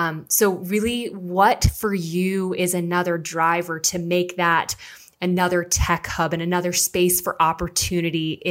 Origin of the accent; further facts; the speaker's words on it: Virginia, United States; I don't think STEM was really a big discussion when I grew up in the South in Virginia.